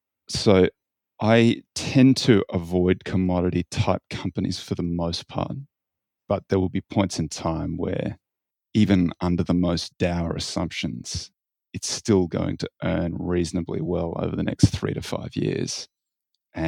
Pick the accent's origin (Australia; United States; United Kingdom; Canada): Australia; Queensland; I want my Reds rugby in my hometown in Queensland to win